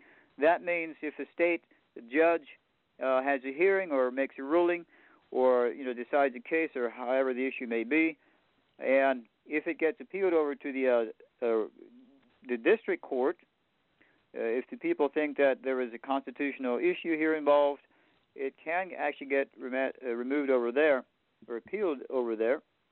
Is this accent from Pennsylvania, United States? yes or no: yes; Pennsylvania, United States; Just like where I grew up in Pennsylvania, you know, our church, we also operated the body of church within districts.